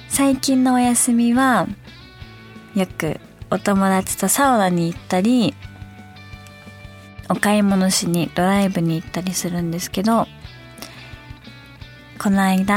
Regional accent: Kansai, Japan; accent: Kansai dialect; now in Tokyo, Japan; 基本関西弁です基本は関西弁なんですけど、やっぱなんか関西の人と喋ってる方がより関西弁が出ます。どうしても東京にいるとなんか気づかないうちに標準語になってしまってて

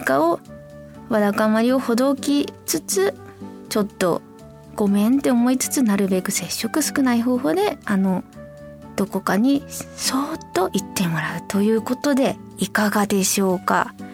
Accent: Tohoku, Japan; 私もすごい気持ち分かって、東北育ちだから乾燥する

